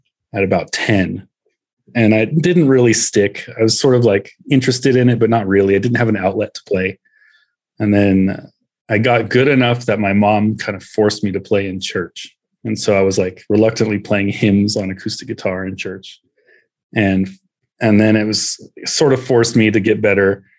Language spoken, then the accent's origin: English; California, United States; Well, I grew up in California, Central Valley, in a farming area outside of Fresno.